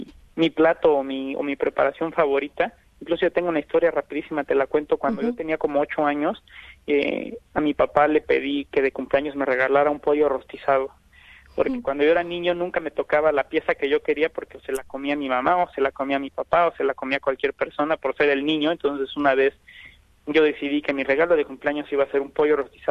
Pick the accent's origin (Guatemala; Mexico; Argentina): Mexico; como mexicanos